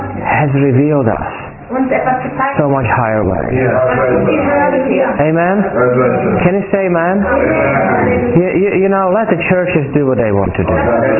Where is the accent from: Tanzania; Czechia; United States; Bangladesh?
Czechia; I'm from the Czech Republic.